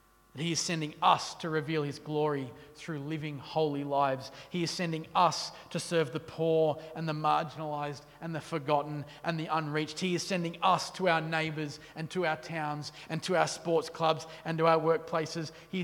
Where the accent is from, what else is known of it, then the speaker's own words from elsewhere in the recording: Illawong, New South Wales, Australia; I grew up in Illawong, and that's the back end of nowhere, right?